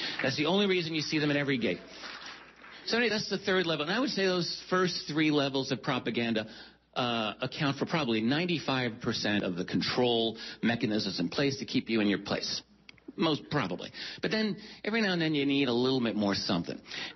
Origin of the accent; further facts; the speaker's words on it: Northeast, United States; Those are my people. I'm from the Northeast.